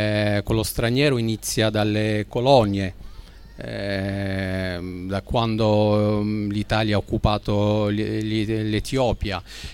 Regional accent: Libya; io sono libico, però siamo pochi le seconde generazioni libiche

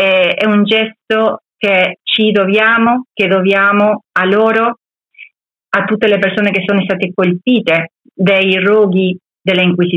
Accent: Argentina; è stata una maestra per tutte noi che veniamo dall'Argentina

